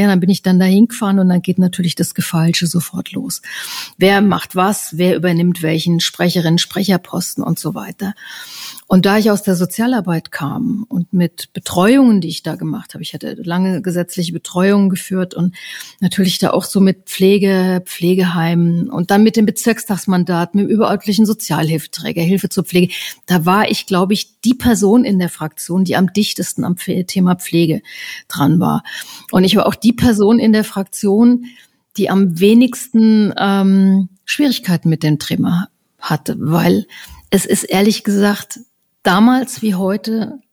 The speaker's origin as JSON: {"language": "German", "region": "Hesse", "country": "Germany", "said": "ich bin eine gebürtige Hessin, komme aus dem Rhein-Main-Gebiet."}